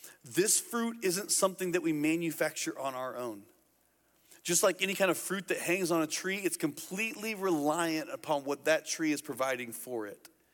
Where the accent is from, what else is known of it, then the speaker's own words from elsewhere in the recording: Indiana, United States; When I was a kid growing up in Indiana, my grandparents had a farm